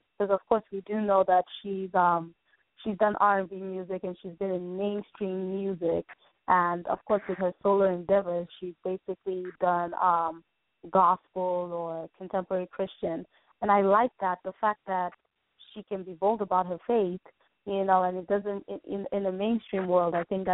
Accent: Nigeria; I'm Nigerian originally

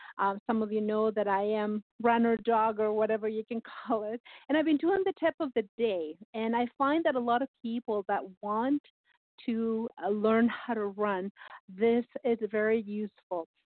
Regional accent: Canada; also born or lived in Brazil; I mean, we're Canadian, we're supporting Canada

